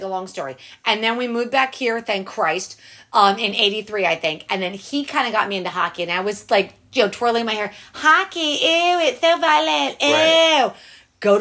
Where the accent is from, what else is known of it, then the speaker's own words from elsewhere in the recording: New Jersey, United States; also born or lived in California / Texas; So we're originally from Jersey. Long story of how we ended up in California and then Texas.